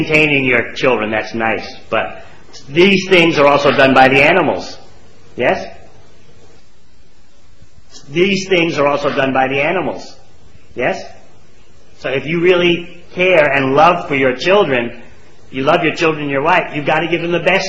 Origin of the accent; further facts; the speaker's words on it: Russia; now in Australia; You're so fortunate here, you're growing up in Australia, not Russia like me